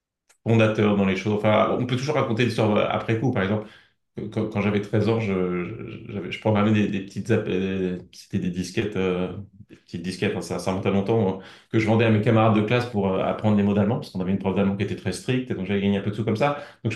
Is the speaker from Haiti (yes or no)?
no; Normandy, France; also born or lived in Paris; français. Je suis né à Paris il y a un peu plus de 40 ans, un peu plus de 40 ans maintenant. Et après, j'ai grandi en Normandie toute mon enfance, à la campagne.